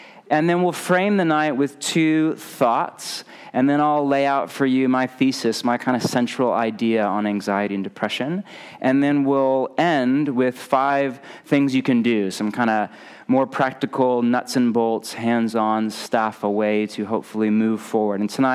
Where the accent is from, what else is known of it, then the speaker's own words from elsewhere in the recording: Portland, Oregon, United States; I'm from Portland, Oregon. Rain, cold.